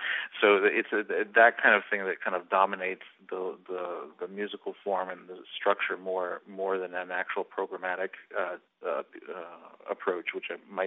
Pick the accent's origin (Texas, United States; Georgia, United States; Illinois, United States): Texas, United States; Houston; also born or lived in Dallas; You know, I actually was born in Dallas, and so it feels in a weird way like coming home. Although I grew up in Houston, I go back there from time to time, and I have a very special feeling about the place.